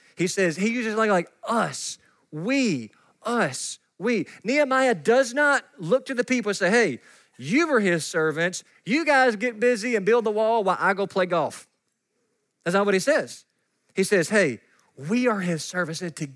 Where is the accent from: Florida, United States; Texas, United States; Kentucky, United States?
Kentucky, United States; I'm from Katy's, Kentucky, and I can't pronounce names very well